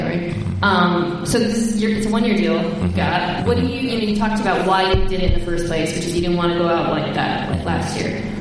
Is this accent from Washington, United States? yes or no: no; Arizona, United States; So we're both from Arizona.